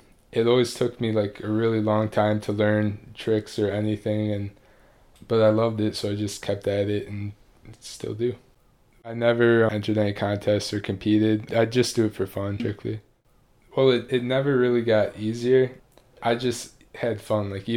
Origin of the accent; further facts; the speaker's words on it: Madison, Wisconsin, United States; I'm from Madison, Wisconsin.